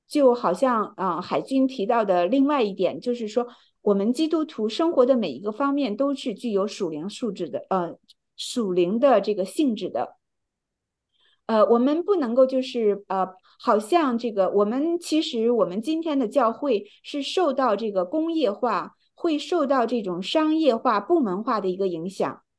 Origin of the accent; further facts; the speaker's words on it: China; 我们中国人讲生命在运动的时候